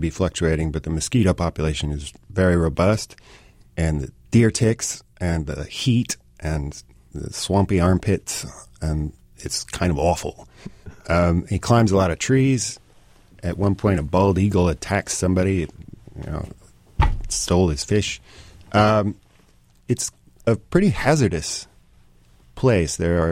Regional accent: Evansville, Indiana, United States; I grew up in Evansville, and then I went to Indiana University in Bloomington.

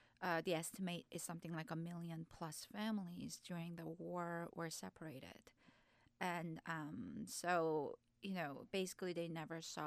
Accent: South Korea; Actually, no, we're all from South Korea

